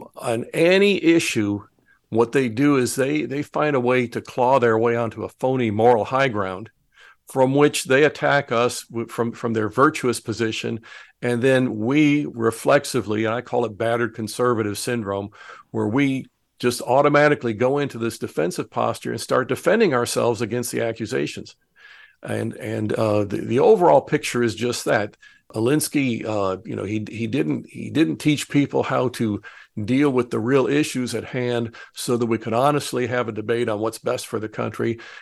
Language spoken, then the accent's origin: English; Cheyenne, Wyoming, United States; now in Missouri, United States; Well, okay, I'm living in Missouri right now, but I'm a Wyoming native. I was born in Cheyenne and then lived elsewhere in the country